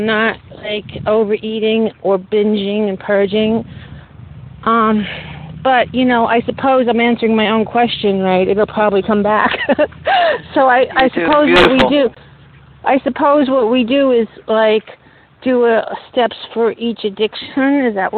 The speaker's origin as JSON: {"language": "English", "town": "Long Island", "region": "New York", "country": "United States", "said": "from Long Island."}